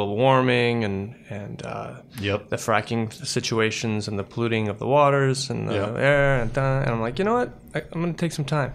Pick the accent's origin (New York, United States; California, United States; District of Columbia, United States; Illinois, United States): District of Columbia, United States; Washington; born there; I was born in Washington, D.C., but I grew up with my parents who were both artists.